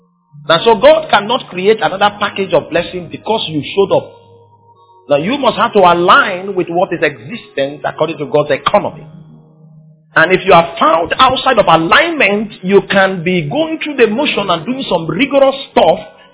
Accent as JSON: {"language": "English", "country": "Cameroon", "said": "I'm coming from Cameroon, I'm a bush preacher, I preach in the bush."}